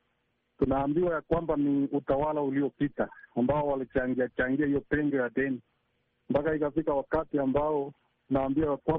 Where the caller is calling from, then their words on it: Eldoret, Uasin Gishu County, Kenya; natoka katika Eldoret, Kenya.